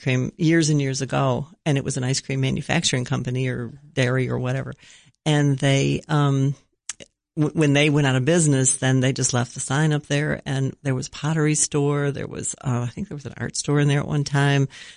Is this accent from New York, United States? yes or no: yes; Buffalo, New York, United States; moved away; Buffalo, New York.